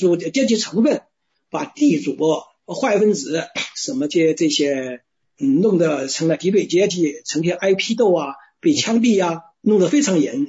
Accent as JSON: {"language": "Chinese", "region": "Hubei", "country": "China", "tie": "born or raised there", "said": "湖北，这个长江中游那一段，湖北"}